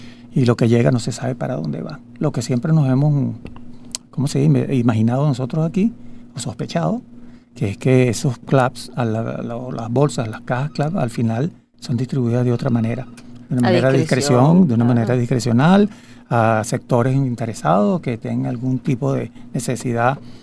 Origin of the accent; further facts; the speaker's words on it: Venezuela; nuestras posiciones como venezolanos que también somos